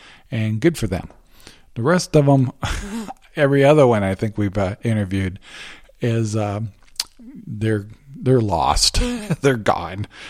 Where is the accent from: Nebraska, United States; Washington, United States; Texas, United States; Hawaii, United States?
Washington, United States; I'm from Washington